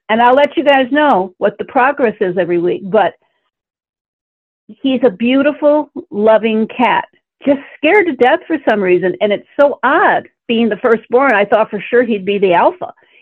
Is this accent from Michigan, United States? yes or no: yes; Michigan, United States; I grew up in Michigan, and it has 100% humidity potential every year.